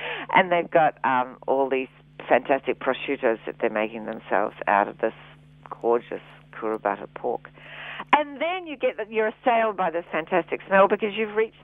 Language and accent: English; New Zealand; And you say, no, I'm from New Zealand. It's okay.